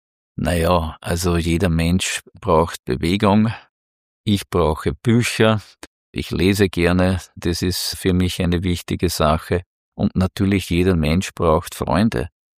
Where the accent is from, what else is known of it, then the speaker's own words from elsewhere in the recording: Upper Austria, Austria; Ich bin im Mühlviertel aufgewachsen, Granitland.